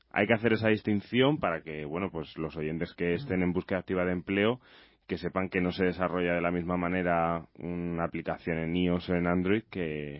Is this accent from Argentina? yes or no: no; Madrid, Community of Madrid, Spain; Es que soy de Madrid.